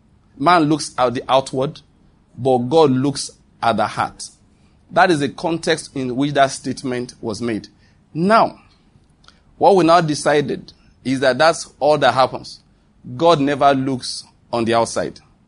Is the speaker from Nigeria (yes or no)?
yes; Western Nigeria, Nigeria; I grew up in Western Nigeria, and I speak Yoruba very well.